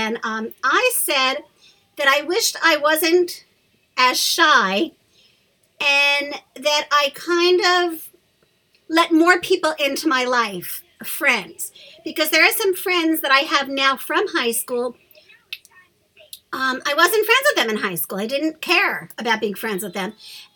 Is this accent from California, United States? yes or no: no; Long Beach, New York, United States; It's not exclusive to just the high school, but just the general feeling of growing up in Long Beach.